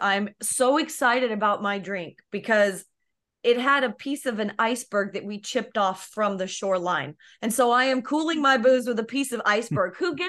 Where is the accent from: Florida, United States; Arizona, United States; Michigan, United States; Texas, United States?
Arizona, United States; I'm from Arizona. When it's 70 degrees, you get your jacket and you're freezing, you know?